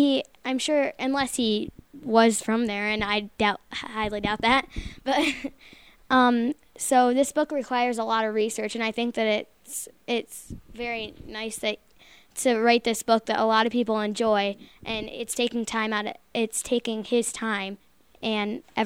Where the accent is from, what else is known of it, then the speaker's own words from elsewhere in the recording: Smethport, Pennsylvania, United States; That kind of offended me because I'm from Smithport